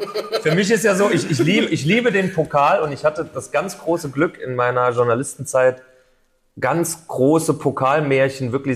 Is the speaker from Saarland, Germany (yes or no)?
yes; Saarbrücken, Saarland, Germany; Dann komme ich ja aus Saarbrücken